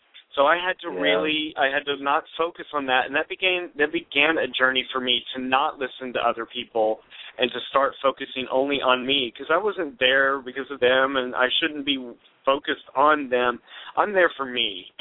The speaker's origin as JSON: {"language": "English", "region": "Louisiana", "country": "United States", "tie": "born or raised there", "said": "my first recollection with having to deal with God was I growing up in Louisiana. Our Louisiana State Fair came after the Texas State Fair."}